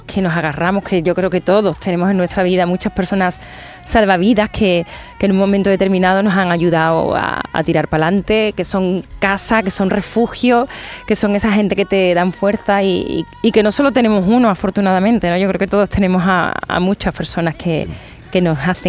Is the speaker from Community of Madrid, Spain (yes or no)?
no; Coria del Río, Andalusia, Spain; Un vídeo además grabado en mi tierra, en Coria, aquí en Sevilla, en el Parque María Luisa.